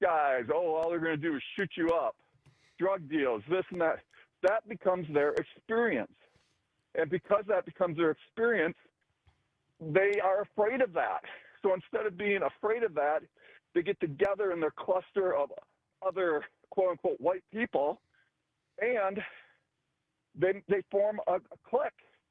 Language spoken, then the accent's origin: English; Midwest, United States; I mean, I grew up in the Midwest. I've been in California now for 25 years.